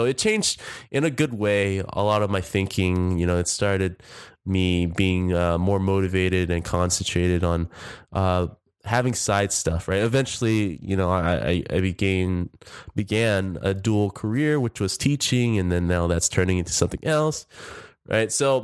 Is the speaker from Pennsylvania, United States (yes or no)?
no; Orange County, California, United States; And as you guys know, I'm originally from Orange County, looking for jobs in LA.